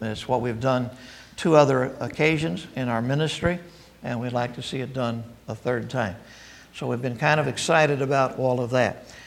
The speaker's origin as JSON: {"language": "English", "region": "Illinois", "country": "United States", "tie": "born or raised there", "said": "I said, Lord, I've had enough of the cold and the snow. I grew up in Illinois."}